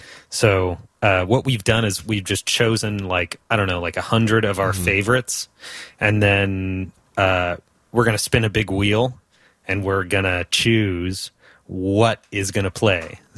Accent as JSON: {"language": "English", "town": "Long Beach", "region": "California", "country": "United States", "tie": "born or raised there", "said": "this is a great band from Long Beach, my hometown."}